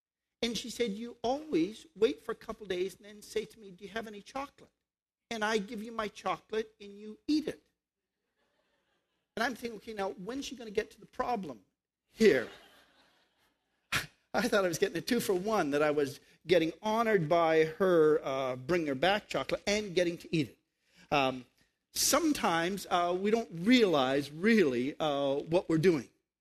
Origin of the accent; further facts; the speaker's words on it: Canada; now in United States; I'm from Canada, eh? And we were moving down from Canada to Texas